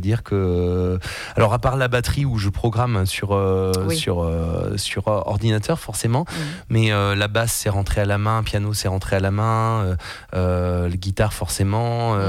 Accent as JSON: {"language": "French", "region": "Auvergne-Rhône-Alpes", "country": "France", "said": "Eh ben nous, on est du sud de l'Ardèche justement."}